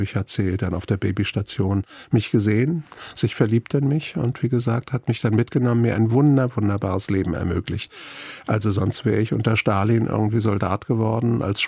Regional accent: Frankfurt, Hesse, Germany; Als ich vor ein paar Jahren einen Film gemacht habe über meine Jugend in Frankfurt-Braunheim

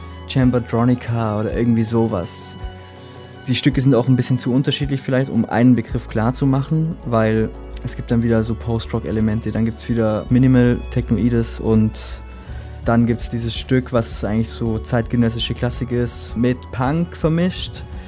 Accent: Bavaria, Germany; also born or lived in Munich; now in Berlin, Germany; Geboren und aufgewachsen im Allgäu, in der Nähe der Alpen. Und dann bin ich nach München, um da Jazzsaxophon zu studieren. Und dann so die Infrastruktur hier in Berlin war für mich am sinnvollsten. Deswegen bin ich auch hergekommen.

